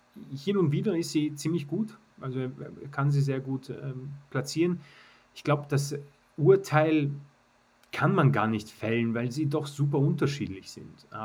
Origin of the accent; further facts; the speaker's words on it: Spain; Nicht so glücklich, dass es in die Verlängerung gehen musste für meine Spanier.